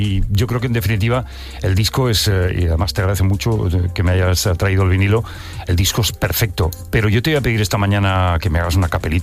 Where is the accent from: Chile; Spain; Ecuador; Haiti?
Spain; Barcelona, Catalonia; now in Madrid, Spain; Yo llevo 32 años en Madrid, pero soy de Barcelona, yo empecé en Radio Barcelona, en la cadena SER.